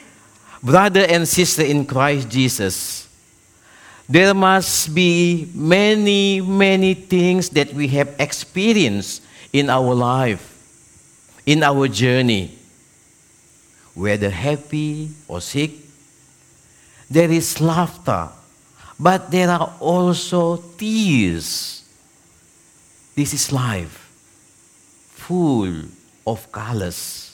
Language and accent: English; Indonesia; English is a second language; now in Australia; I'm Uniting Church Minister. I came from Indonesia the same with Epi and Annie.